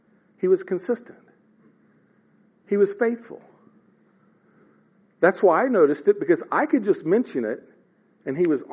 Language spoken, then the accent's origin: English; Missouri, United States; I grew up in the Springfield, Joplin, Missouri area.